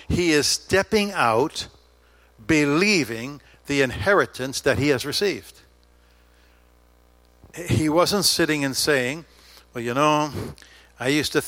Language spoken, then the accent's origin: English; New York City, New York, United States; I was raised in New York City. I went to school in New York City, in Manhattan. And, you know, we have a little attitude in that city.